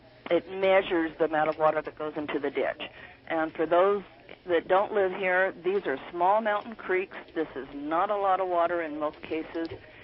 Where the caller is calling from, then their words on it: Callahan, California, United States; Actually, I'm calling from Callahan. I'm about 45 minutes away from Wairika.